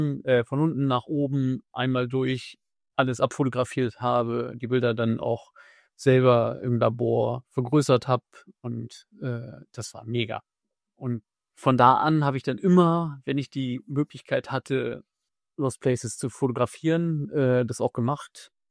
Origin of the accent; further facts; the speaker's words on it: Lower Saxony, Germany; Die gab es bei uns in Niedersachsen, wo ich eigentlich herkomme.